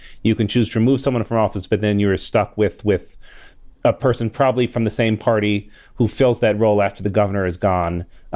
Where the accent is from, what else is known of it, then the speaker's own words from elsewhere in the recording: New York, United States; as for instance, Andrew Cuomo in my home state just was